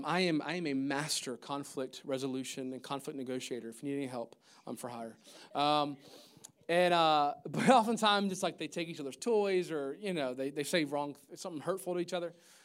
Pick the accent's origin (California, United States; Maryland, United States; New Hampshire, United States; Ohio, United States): Maryland, United States; I grew up in Maryland. I'm kind of used to the seasons and used to the cold weather.